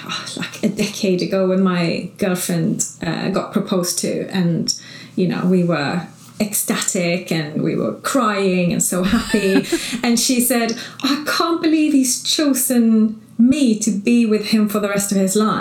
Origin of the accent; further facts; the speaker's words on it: Sweden; I'm from Sweden, so I've got my Swedish lot